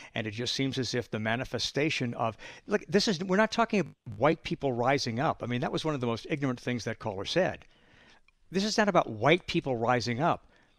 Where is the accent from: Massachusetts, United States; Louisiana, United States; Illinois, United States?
Louisiana, United States; New Orleans; And the guy goes, hey, where are you from? I said, I'm from New Orleans.